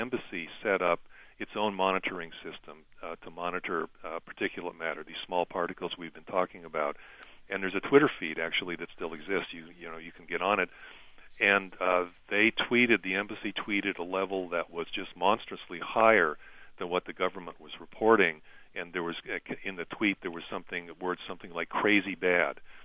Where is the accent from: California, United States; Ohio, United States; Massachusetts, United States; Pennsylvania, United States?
California, United States; Los Angeles; I grew up here in Los Angeles, and I'm used to, in the old days, we had these smog alerts.